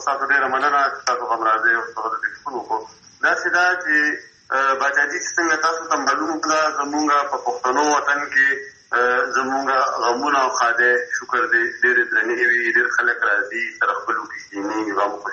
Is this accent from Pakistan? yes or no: yes; Mardan, Khyber Pakhtunkhwa, Pakistan; now in Peshawar, Pakistan; زه په پېښور کې مېشته یم او زه چې مردان ته تلم خپل کلي ته